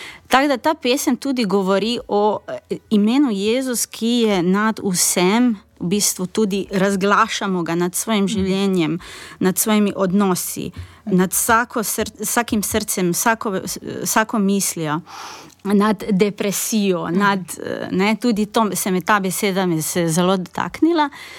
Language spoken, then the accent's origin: Slovenian; Croatia; jaz sem drugače iz Hrvaške, pa malo spremljam, kaj se dogaja